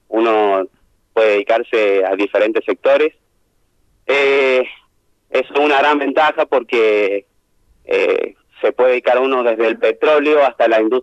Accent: San Rafael, Mendoza, Argentina; Como sanrafaelino, el único.

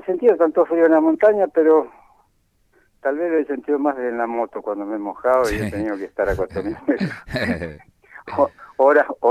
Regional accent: Mendoza, Argentina; born there; also born or lived in Córdoba; now in General Alvear, Argentina; Yo no soy de acá de Alvear, sino que nací en Mendoza, fui a estudiar a Córdoba, y por esas cosas de la vida, cuando termino de estudiar, no sabía dónde instalarme y me invitaron a visitar el sur de Mendoza y me gustó y aquí me quedé.

